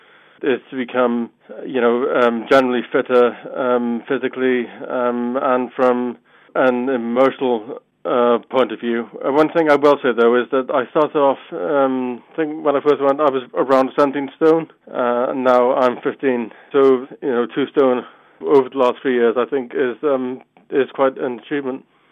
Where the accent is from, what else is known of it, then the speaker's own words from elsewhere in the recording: Cardiff, Wales, United Kingdom; I'm 35 from Cardiff.